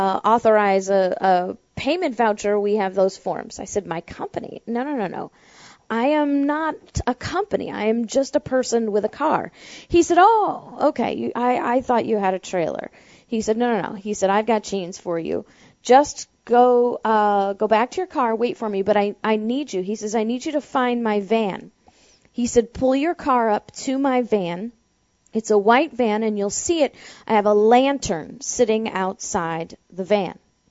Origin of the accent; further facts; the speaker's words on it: St. Louis, Missouri, United States; Now, I grew up in St. Louis. I'm no stranger to driving in the snow